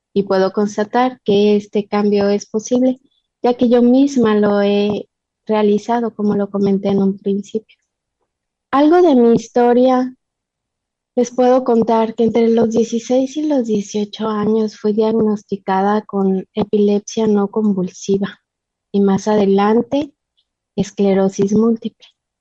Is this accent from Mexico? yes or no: yes; Mexico; Soy mexicana, madre de Cassandra, una maravillosa niña de 16 años